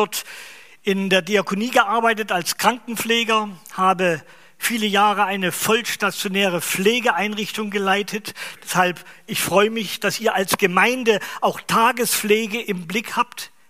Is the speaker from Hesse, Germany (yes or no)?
yes; Braunfels, Hesse, Germany; Ich komme aus Braunfels, also in der Nähe von Wetzlar.